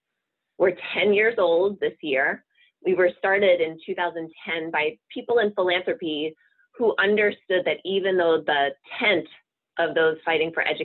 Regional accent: Rochester, New York, United States; I grew up in Rochester, New York. So I have a lot of hometown pride that I bring into this conversation

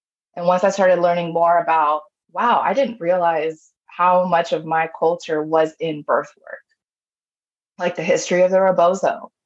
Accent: Nicaragua; I centered myself and I really owned my identity, I'm very proud to be Nicaraguan.

